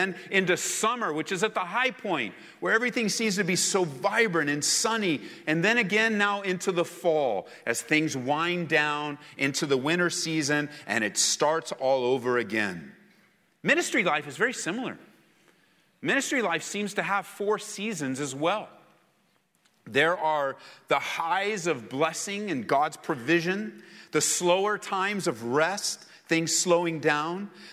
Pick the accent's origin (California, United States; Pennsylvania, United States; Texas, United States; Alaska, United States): California, United States; one of the things that I learned growing up in Southern California is that there were only two seasons, not four, but two.